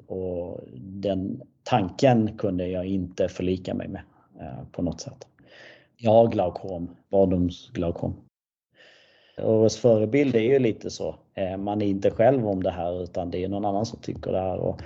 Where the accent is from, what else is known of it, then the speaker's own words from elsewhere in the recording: Malmö, Skåne, Sweden; körde mig till och från träningen hemma i Malmö i över 6 månader